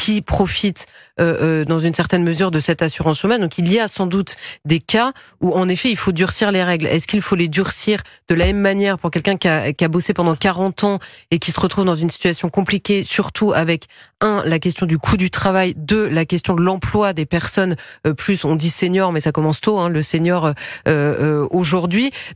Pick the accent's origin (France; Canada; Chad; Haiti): France; Je le dis en tant que Française